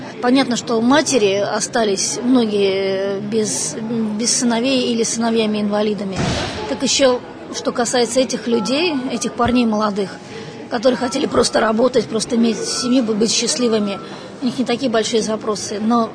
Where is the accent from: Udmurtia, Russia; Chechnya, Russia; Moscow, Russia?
Moscow, Russia; Я из Москвы … понятно, что когда-то, мой дедушка, он, в общем, с Урала.